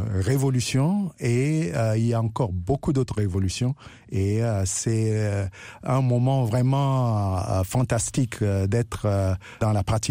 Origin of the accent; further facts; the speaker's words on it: Central African Republic; en tant que centrafricain avec ma participation dans le développement de cet appareil, j'aimerais en faire bénéficier mon pays d'origine, qui est la République centrafricaine.